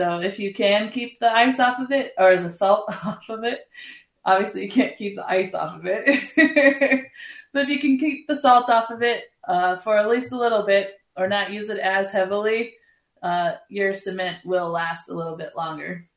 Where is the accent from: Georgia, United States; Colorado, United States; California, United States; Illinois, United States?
Colorado, United States; now in Twin Cities, United States; I grew up in Colorado. We lived on a dirt road with a cement pad